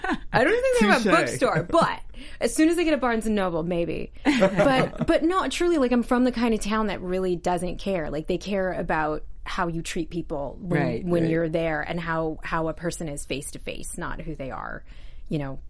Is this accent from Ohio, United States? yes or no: yes; Ashtabula, Ohio, United States; I'm from Ashtabula, Ohio.